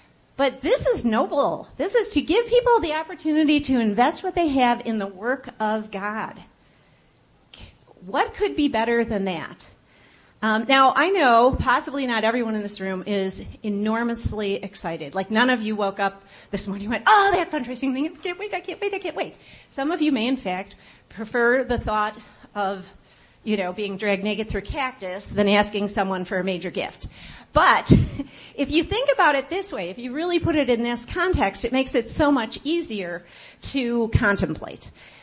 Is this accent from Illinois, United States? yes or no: yes; Chicago, Illinois, United States; I'm from Chicago.